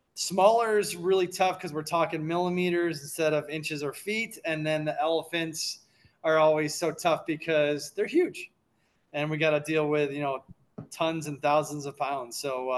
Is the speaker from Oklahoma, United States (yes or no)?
no; Clinton, New York, United States; now in Arlington, United States; I grew up in upstate New York, a small town called Clinton, kind of in the middle of nowhere, cow country. Played a lot of sports up there.